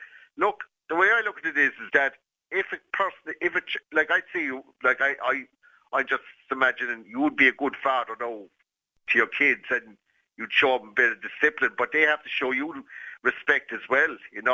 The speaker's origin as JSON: {"language": "English", "town": "Cork", "region": "Munster", "country": "Ireland", "said": "Yeah, I'm from Cork, to see"}